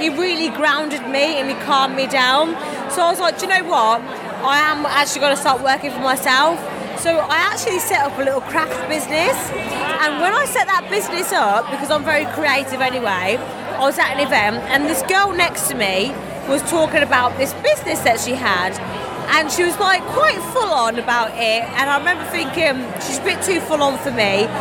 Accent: Birmingham, West Midlands, United Kingdom; moved away; No, I'm from Birmingham originally, but yeah, I left many years ago.

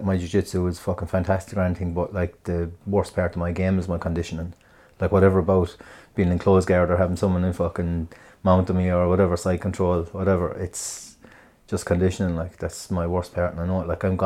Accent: Ireland; I'm Irish, and just think of Italia 90 and you'll kind of, it'll all mesh very easy.

